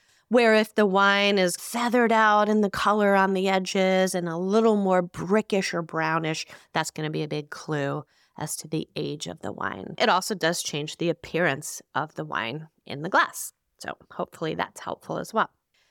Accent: New Jersey, United States; that honeysuckle bush in our backyard growing up in New Jersey.

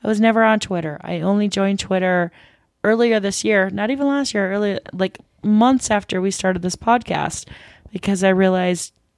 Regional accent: Midwest, United States; Okay, we all know, like, I'm from the Midwest. I go home and I have tater tot hot dish and I have deep fried cheese curds and all that stuff.

